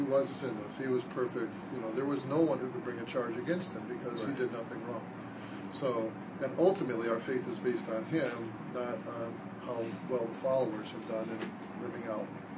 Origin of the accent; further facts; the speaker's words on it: Chicago, Illinois, United States; Now, I'm from Chicago, so the Crown and Pritzker families have their names on buildings all over the place.